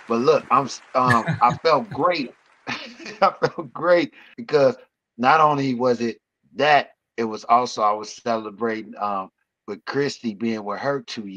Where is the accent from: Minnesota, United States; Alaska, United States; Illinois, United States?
Illinois, United States; Chicago; I'm from Chicago and I have a show on the strip in Vegas.